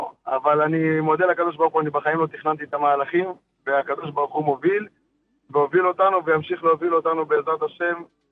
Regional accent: Acre, Northern District, Israel; אני גדלנו באקו, חנכנו בחינוך העצמאי

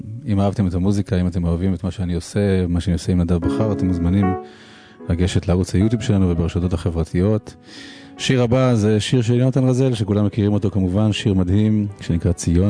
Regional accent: Ginosar, Northern District, Israel; גדלתי בגינוסר

